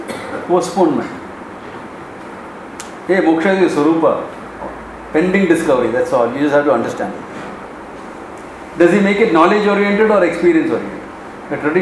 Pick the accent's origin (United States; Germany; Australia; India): India; Mumbai, Maharashtra; growing up in Bombay, things are so crazy. That also in the 60s.